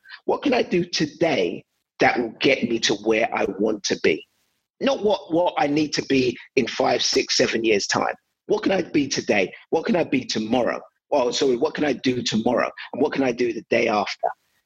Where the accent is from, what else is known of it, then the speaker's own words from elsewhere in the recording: London, United Kingdom; the first time I left East London was when I was, I think, 18 or 19. Up until 18, 19, I hadn't got on a plane. My parents brought me over from Nigeria